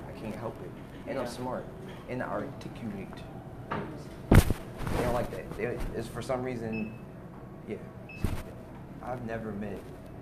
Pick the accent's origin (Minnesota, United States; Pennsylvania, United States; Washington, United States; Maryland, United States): Pennsylvania, United States; Philadelphia; I'm from Philly, so you already know what we do.